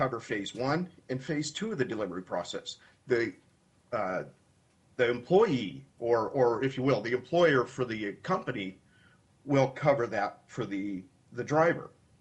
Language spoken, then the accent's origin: English; Alaska, United States; moved away as an adult; Just a little bit about myself … I was raised here in Alaska. I left when I was 21, joined the military, served for 27 and a half years, and came home. This is my home, and I love it.